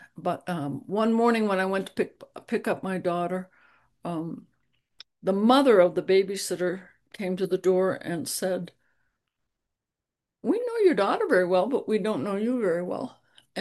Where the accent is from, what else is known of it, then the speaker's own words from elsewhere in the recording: New England, United States; I guess I want to say that I was raised in New England.